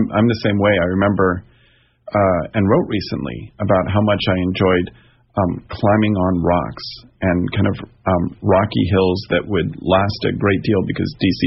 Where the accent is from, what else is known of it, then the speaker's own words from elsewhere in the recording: Washington, District of Columbia, United States; born there; I was born in Washington, D.C. I spent 4 years in Massachusetts